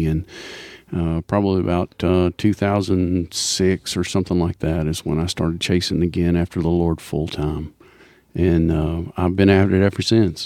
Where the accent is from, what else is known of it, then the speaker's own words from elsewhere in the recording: Malden, Missouri, United States; My dad baptized me in the little church that I grew up in Malden, Missouri.